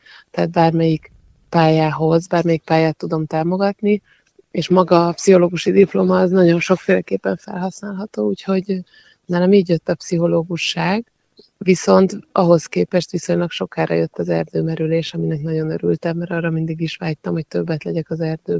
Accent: Budapest, Hungary; Én Budapesten nőttem föl, Budapestnek egy inkább ilyen kertesebb részén, tehát nem az erdő szélén éltem

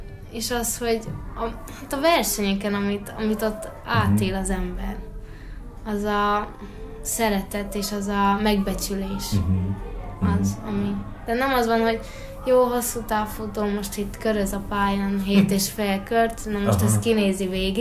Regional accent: Hungary

